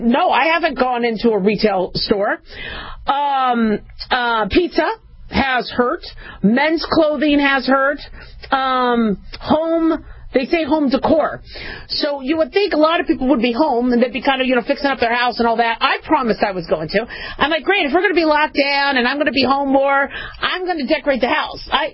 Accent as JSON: {"language": "English", "region": "California", "country": "United States", "moved": "yes", "lives_now": "Nevada, United States", "said": "I was originally from California, but I don't think I get to be called a Californian because that was a long, long time ago. But I'm still from California."}